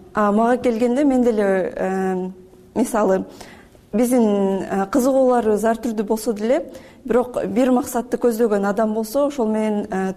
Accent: Osh, Osh Region, Kyrgyzstan; Мен негизи Оштонмун. Ал тарапта көбүнчө эле 11-чи классты бүткөндөн кийин көп эле үйлөнүп башташат.

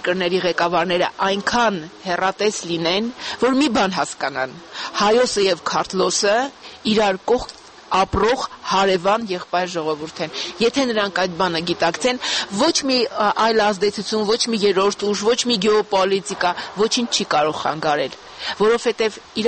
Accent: Akhalkalaki, Samtskhe-Javakheti, Georgia; moved away; ուրեմն ախալքալակ է, չնայած արդեն 30 տարուց ավել է դրսում եմ ապրում, բայց դա ոչինչ չի նշանակում

